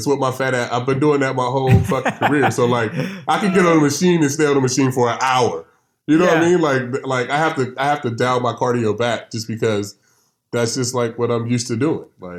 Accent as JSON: {"language": "English", "region": "California", "country": "United States", "tie": "born or raised there", "said": "I've always growing up in California, I grew up playing dominoes."}